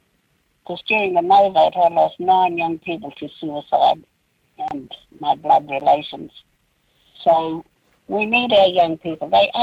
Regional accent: Carnarvon, Western Australia, Australia; I grew up in Carnarvon by the Indian Ocean and the Gascoyne River, and that's Ingara country. So I learnt the Ingara language from the other children.

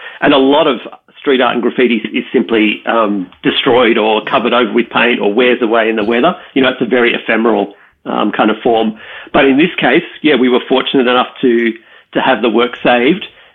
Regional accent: Melbourne, Victoria, Australia; I had the, the good fortune of growing up in Melbourne at a time when, in the late 80s and early 90s

